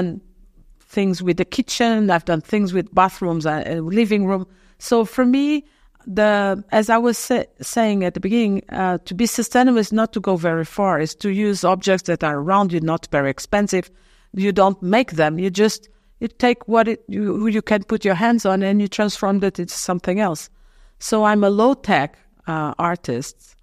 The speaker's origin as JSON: {"language": "English", "country": "Portugal", "tie": "born or raised there", "also_born_or_lived": "France", "said": "I was born in France, but I always lived in Portugal, so I'm surrounded by that culture."}